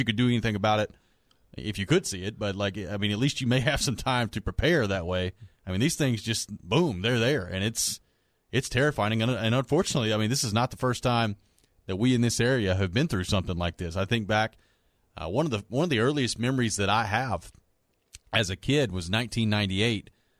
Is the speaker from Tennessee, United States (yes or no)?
yes; Hendersonville, Tennessee, United States; it came through my hometown of Hendersonville, Tennessee.